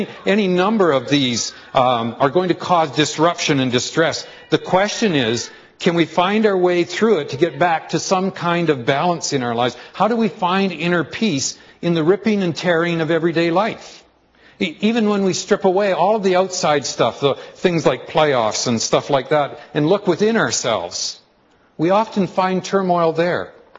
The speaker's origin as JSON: {"language": "English", "town": "Calgary", "region": "Alberta", "country": "Canada", "said": "I'm from Calgary."}